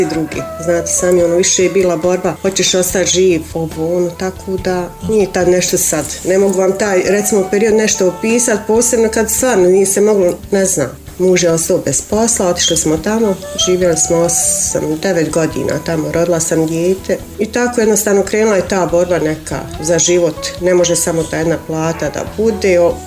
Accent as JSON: {"language": "Bosnian", "town": "Zenica", "region": "Zenica-Doboj Canton", "country": "Bosnia & Herzegovina", "tie": "born or raised there", "also_born_or_lived": "Bihać", "said": "Tu smo živjeli 9-10 godina, tako da smo odselili u Bihać 10 godina. Iz Bihaća smo se vratili 2010. u Zenici, tu smo."}